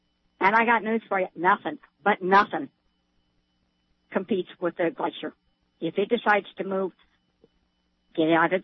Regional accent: Seattle, Washington, United States; I was raised in Seattle.

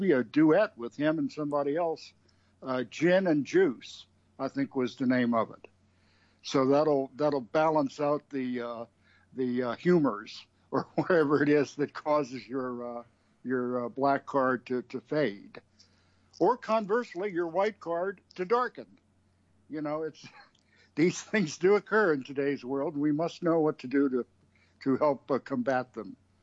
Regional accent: Alexandria, Virginia, United States; I did see Jimmy Carter in 76 campaigning in my hometown, Alexandria, Virginia.

